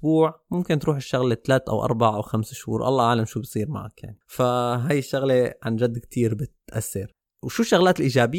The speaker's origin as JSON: {"language": "Arabic", "country": "Syria", "lives_now": "Germany", "said": "إحنا من سوريا، نحن عنا بسوريا هي الحالات ما لها موجودة،"}